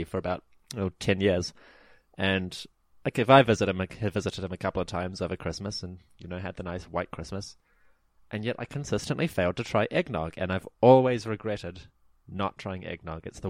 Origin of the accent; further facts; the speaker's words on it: New Zealand; And apparently, you know, foreigners say I don't sound like a normal Kiwi. I don't quite have the right accent and all that.